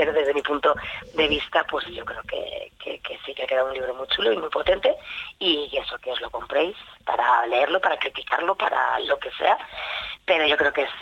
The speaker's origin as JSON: {"language": "Spanish", "region": "Navarre", "country": "Spain", "tie": "born or raised there", "said": "se presentará en abril en Lizar, que es mi pueblo"}